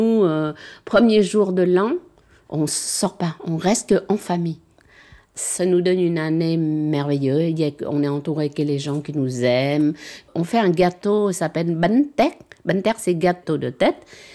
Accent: Saigon, Ho Chi Minh City, Vietnam; Je suis né à Saigon, dans le sud du Vietnam.

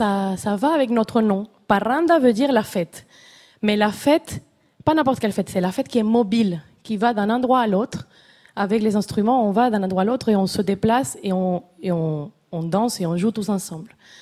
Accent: Caracas, Capital District, Venezuela; Je viens de Caracas, qui est la capitale du Venezuela et qui est pas très loin de la région de Barlovento.

